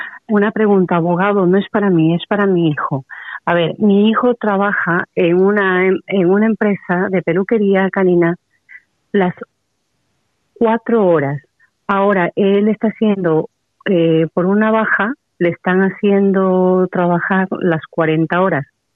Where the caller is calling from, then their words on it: Madrid, Community of Madrid, Spain; de Madrid.